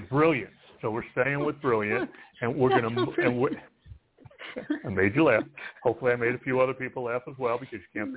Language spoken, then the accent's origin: English; East Coast, United States; you know, I'm from the East Coast